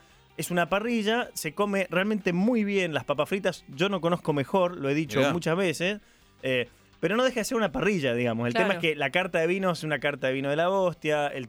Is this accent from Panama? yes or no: no; Canning, Buenos Aires Province, Argentina; porque no soy de Buenos Aires. Solo soy de acá, es Canning, es así.